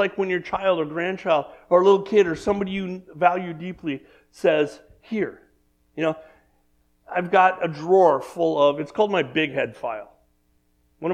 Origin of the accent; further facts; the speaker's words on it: California, United States; I have a lot of friends when I grew up in California that were Catholic, you know.